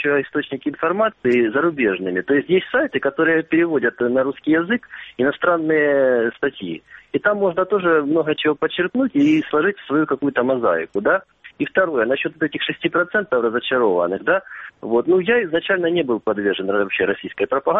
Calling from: Luhansk Oblast, Ukraine; я звоню из Луганской области

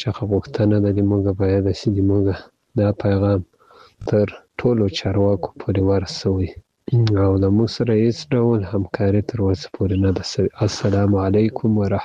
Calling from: Ghazni, Afghanistan; also born or lived in Pakistan; زه د غزنی دی ولایت دی اکټیو لسوالی څخه تاسو ته پیغام پریدم

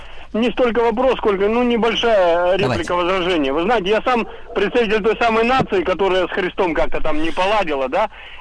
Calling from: Moscow, Russia; я из Москвы.

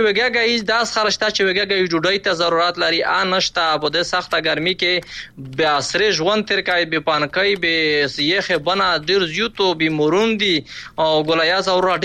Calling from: Khyber Pakhtunkhwa, Pakistan; مش د بانو سره درګن ټلیفون کړی دی مش شمالي وزیرستان د ضرب عذاب کډوالی

